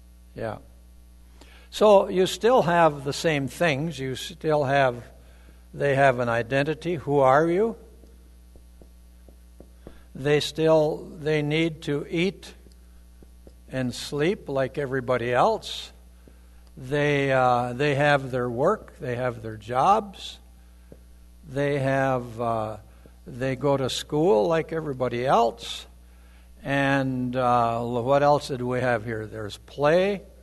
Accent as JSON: {"language": "English", "town": "Tower City", "region": "North Dakota", "country": "United States", "tie": "born or raised there", "said": "But if you go out into the small towns here in North Dakota, I grew up in Tower City, just east of Valley City, about 15 miles."}